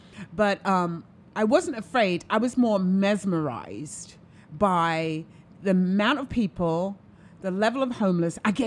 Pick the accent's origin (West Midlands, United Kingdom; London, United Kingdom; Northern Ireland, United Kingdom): London, United Kingdom; Well I'm from London